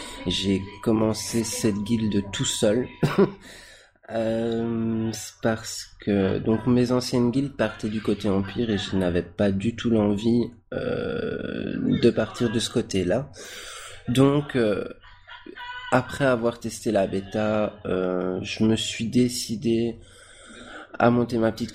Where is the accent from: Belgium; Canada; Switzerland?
Belgium; j'ai 25 ans, je viens tout droit de Belgique.